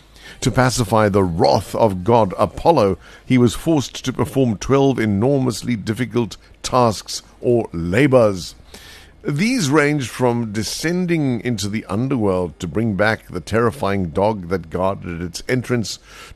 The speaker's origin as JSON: {"language": "English", "country": "South Africa", "said": "Like being a South African, you know, just being a South African in the modern epoch"}